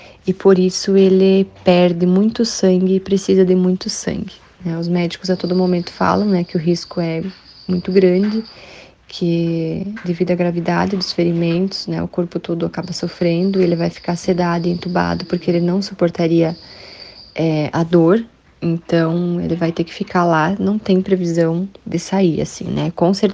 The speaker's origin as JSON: {"language": "Portuguese", "town": "Xaxim", "region": "Santa Catarina", "country": "Brazil", "said": "nós somos de Xaxim."}